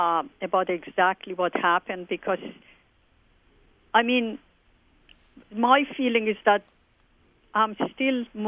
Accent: Iran; as so many other things that has to do with my growing up in Iran.

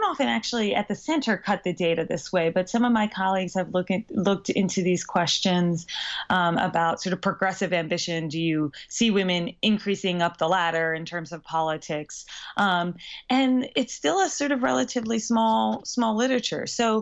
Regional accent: Pennsylvania, United States; My home state of Pennsylvania has no women in Congress today.

